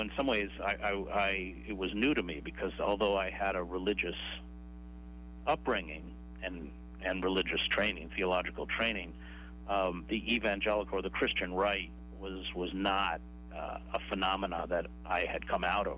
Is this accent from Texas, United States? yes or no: no; St. Johnsbury, Vermont, United States; I was born in St. Johnsbury.